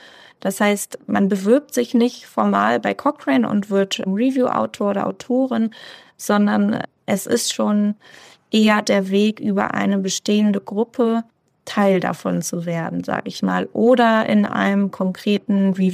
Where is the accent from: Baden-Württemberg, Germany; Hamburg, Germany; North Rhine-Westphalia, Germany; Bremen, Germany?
Bremen, Germany; ich komme ursprünglich aus dem Norden, aus Bremen, und habe dann aber, ja, ich sag mal, einen Kreis durch Deutschland gezogen.